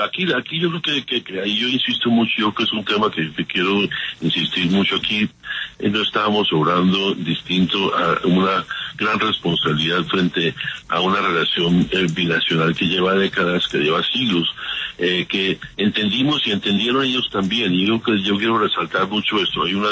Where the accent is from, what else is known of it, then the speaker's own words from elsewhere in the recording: Colombia; fue nuestro trabajo como colombianos y también en la Casa Blanca